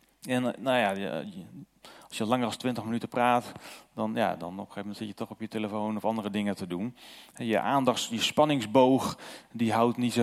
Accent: North Holland, Netherlands; now in Zuidwolde, Netherlands; Ik ben opgegroeid in Noord-Holland. In een dorp waarin, ik dacht toen dat er niemand geloofde. Maar dat kwam omdat ik in een vrij afgeschermde kerkgemeenschap zat.

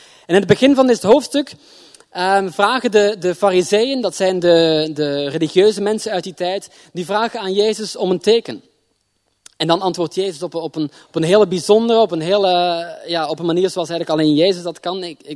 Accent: Belgium; Ik kom uit België en vandaag zijn daar gemeenteraadsverkiezingen, kan ik helaas niet heen.

